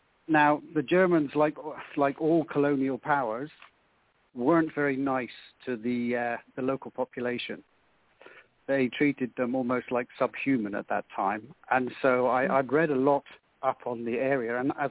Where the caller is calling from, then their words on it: Kenya; I'm calling from Kenya in East Africa.